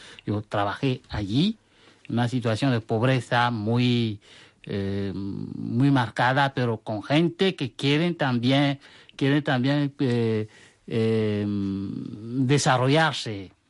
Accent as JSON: {"language": "Spanish", "country": "Togo", "said": "En mi país, en África, también hice dos trabajos."}